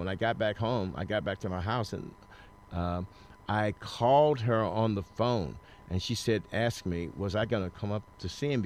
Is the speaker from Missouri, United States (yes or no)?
yes; St. Louis, Missouri, United States; Well, I was going to a school. I had integrated a school in St. Louis and where they didn't want me there.